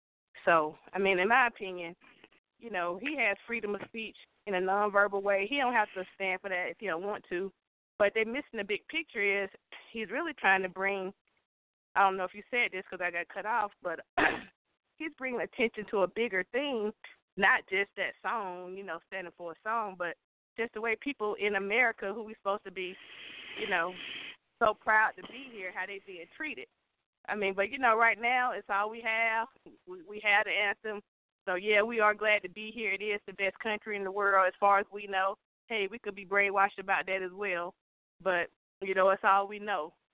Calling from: Lithia Springs, Georgia, United States; I'm calling from Lithia Springs.

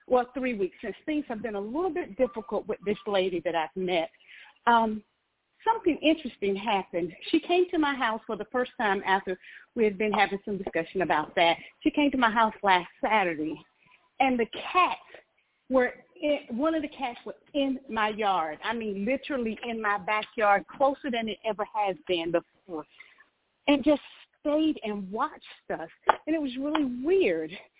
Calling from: Georgia, United States

